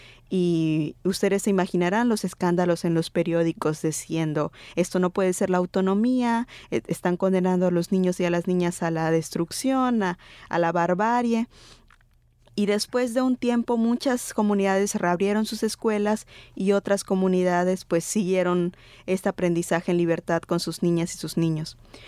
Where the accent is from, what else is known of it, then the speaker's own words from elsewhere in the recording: Sinanche, Yucatán, Mexico; now in Oaxaca, Mexico; como bien lo dijo Brenda. Yo soy maya de la península de Yucatán. Mi pueblo se llama Sinanche, pero actualmente estoy aprendiendo y colaborando con la Universidad de la Tierra en Oaxaca